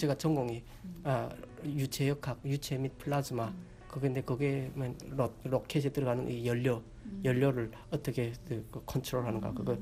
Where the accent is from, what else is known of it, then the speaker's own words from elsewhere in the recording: North Korea; 북한에서 왔다는 걸 숨기기 위해서